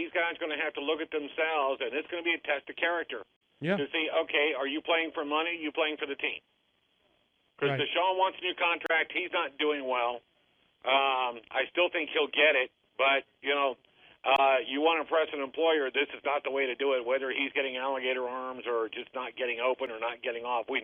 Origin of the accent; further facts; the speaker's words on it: Delaware, United States; I was raised in Delaware.